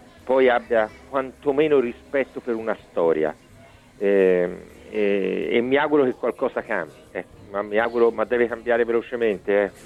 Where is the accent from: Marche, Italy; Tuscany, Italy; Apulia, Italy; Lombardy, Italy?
Tuscany, Italy; Florence; non perché sono di Firenze